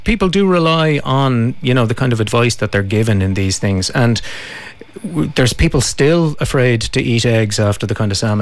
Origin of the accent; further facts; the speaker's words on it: Kilkenny, County Kilkenny, Ireland; I'm from Crowan Cottages